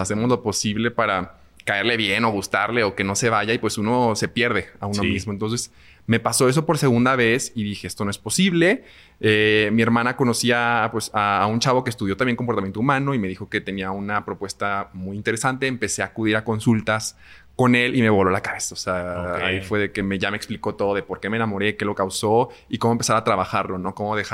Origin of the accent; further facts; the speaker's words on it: Monterrey, Nuevo León, Mexico; Tengo 26 años y soy de Monterrey, Nuevo León.